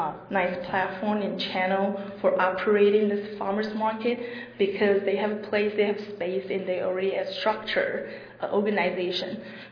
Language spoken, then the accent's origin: English; Taiwan; I'm from Taiwan. It's actually a small island next to China.